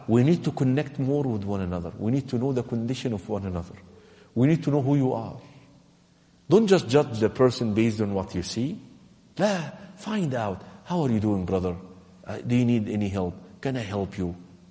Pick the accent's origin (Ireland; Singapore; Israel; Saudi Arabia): Saudi Arabia; Mecca, Makkah Province; Except when they find out that you're from Quraysh. I'm from Mecca.